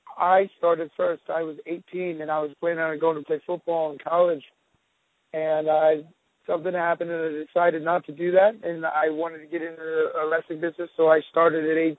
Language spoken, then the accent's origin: English; Florida, United States; also born or lived in Georgia; I was born in Georgia and raised in Florida, and anything in the Southern area, I just love being there.